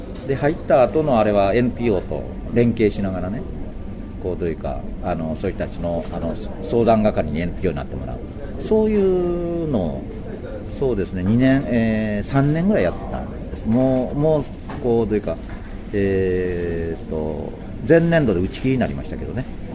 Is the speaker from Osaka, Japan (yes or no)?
yes; Osaka, Japan; まあ、僕は大阪の人間なんですけど